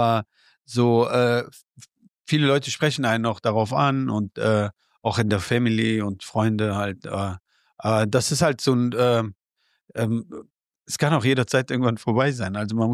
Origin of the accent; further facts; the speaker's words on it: Afghanistan; Oder als Afghane meinst du jetzt?